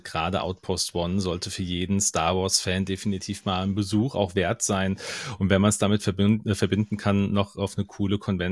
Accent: Hesse, Germany; ich komme aus Mittelhessen, ich hab's wahrscheinlich genauso weit wie viele anderen auch

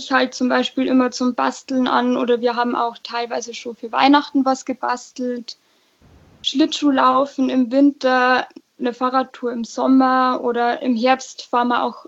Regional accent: Nittenau, Bavaria, Germany; Ich komme nämlich eigentlich aus Fischbach, also aus der Stadt Nittenau quasi.

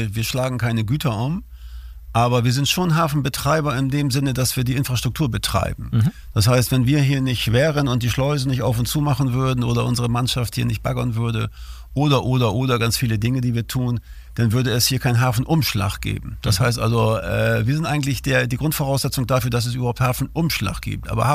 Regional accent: Bremerhaven, Bremen, Germany; Genau, ich bin hier geboren, im Landkreis aufgewachsen. Mein Elternhaus, Großelternhaus, das war direkt am Deich. Ich bin also ja ein Kind der Weser, muss man sagen.

